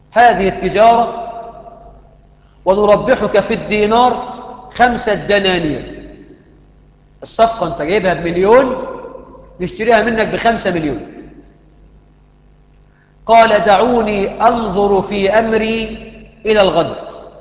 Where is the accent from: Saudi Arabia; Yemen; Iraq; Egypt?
Egypt; احنا عندنا في مصر يقول لك بلفت الزبون، بلفته كلفته.